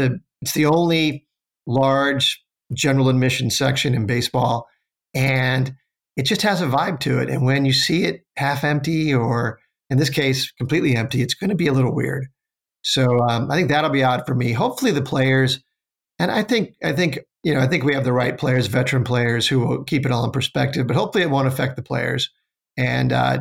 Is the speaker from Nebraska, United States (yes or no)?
yes; Omaha, Nebraska, United States; Well, I grew up in Omaha. So the Omaha Royals were the AAA club of Kansas City.